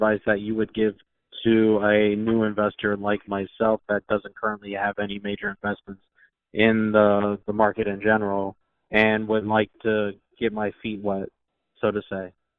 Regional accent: Florida, United States; I'm from South Florida. I'm a 25-year-old postgraduate

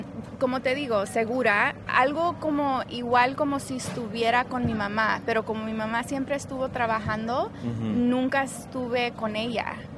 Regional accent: United States; cuando yo me estaba desarrollando de niña aquí en los Estados Unidos, porque no era ni americana ni era mexicana y batallé con bullies en la escuela.

